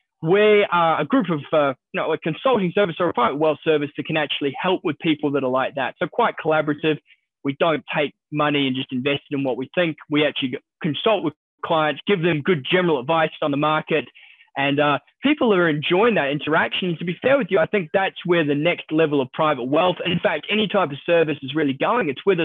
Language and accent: English; New Zealand; now in Australia; you can probably tell from my accent, originally from New Zealand, so not from here. Worked overseas a lot before I came here, almost made it back home, but not quite, washed up in Australia